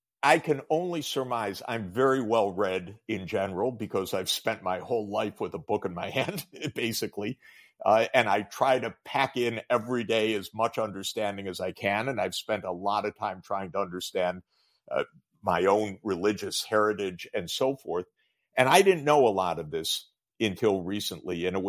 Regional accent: United States; It's not the Judaism I was at all inculcated with as an American, because grew up in America in what is necessarily a pluralistic society

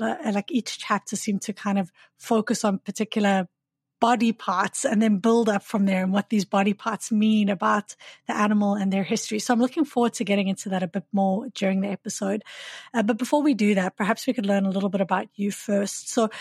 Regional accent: South Africa; now in Canada; I'm from South Africa, and I know that coming to Canada and studying here

